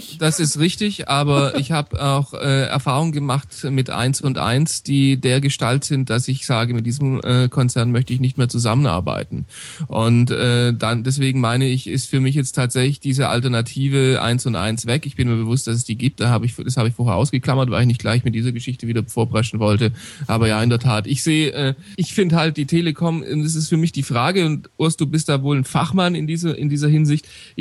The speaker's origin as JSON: {"language": "German", "town": "Ludwigsburg", "region": "Baden-Württemberg", "country": "Germany", "tie": "born there", "said": "wenn ich zum Beispiel jetzt in Ludwigsburg, wo ich geboren bin und mich auch immer wieder aufhalte"}